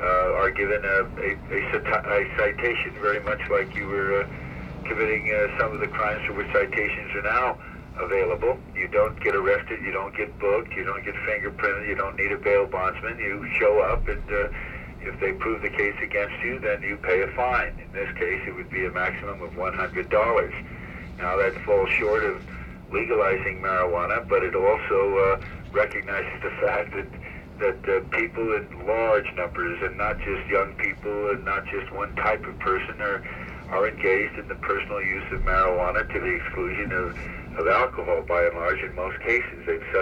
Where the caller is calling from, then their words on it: Sacramento, California, United States; Sacramento.